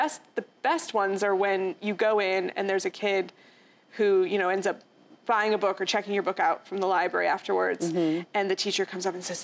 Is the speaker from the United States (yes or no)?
yes; West Coast, United States; Because I grew up on the West Coast